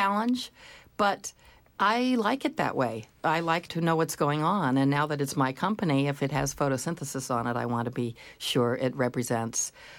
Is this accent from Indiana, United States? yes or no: no; California, United States; Well, yes, in the sense that I grew up in California and went to Berkeley in the 60s.